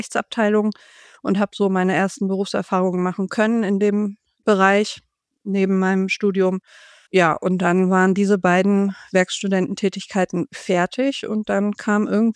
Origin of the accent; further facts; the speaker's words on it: Darmstadt, Hesse, Germany; also born or lived in Northern Germany; ich bin in Norddeutschland geboren und die ersten 4 Jahre meines Lebens auch dort aufgewachsen, aber dann sind wir nach Darmstadt gezogen. Aber unsere Großeltern waren immer im Norden.